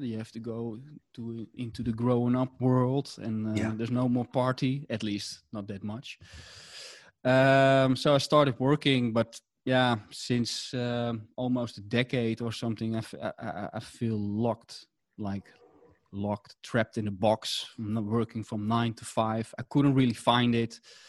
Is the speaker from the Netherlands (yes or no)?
yes; Amsterdam, North Holland, Netherlands; from the Netherlands, Amsterdam. I live here in the middle of the center.